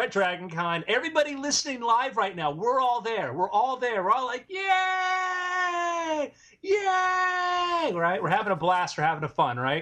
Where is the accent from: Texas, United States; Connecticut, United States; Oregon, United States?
Texas, United States; I'm from Texas. We got scorpions, which are poisonous, but tarantulas, spiders this big, aren't poisonous.